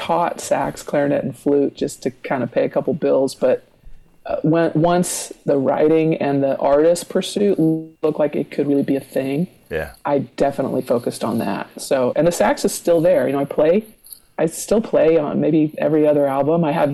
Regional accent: Los Angeles, California, United States; So even though I grew up in the Valley and I lived in the Miracle Mile, I've had to go to every corner of Los Angeles

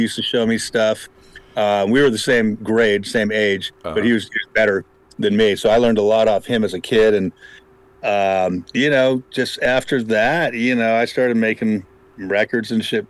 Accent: Tarzana, California, United States; I grew up in the San Fernando Valley.

